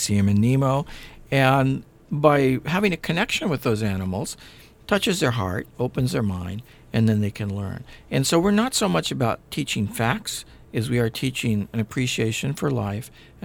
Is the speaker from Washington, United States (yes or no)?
no; Chula Vista, California, United States; When I grew up in Chula Vista, it was largely agricultural. We still had tomato fields, we had orange groves, and we had a lot of undeveloped land that we used to hike in.